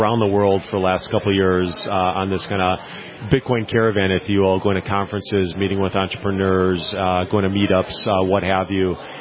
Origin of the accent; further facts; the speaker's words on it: Chicago, Illinois, United States; But then, in my hometown of Chicago, it's interesting because Chicago has this amazing fintech DNA.